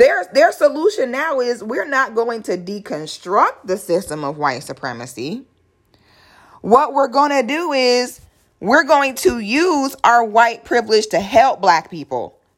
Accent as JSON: {"language": "English", "town": "Philadelphia", "region": "Pennsylvania", "country": "United States", "said": "I'm from Philly originally"}